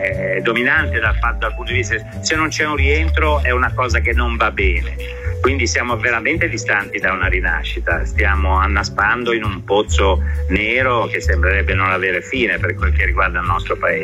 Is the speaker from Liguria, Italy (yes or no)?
yes; Genoa, Liguria, Italy; io sono di Genova